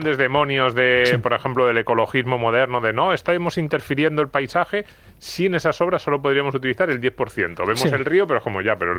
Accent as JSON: {"language": "Spanish", "town": "Almería", "region": "Andalusia", "country": "Spain", "said": "yo soy de Almería y yo sé que hay zonas en Andalucía que pues en verano a veces tienen problemas"}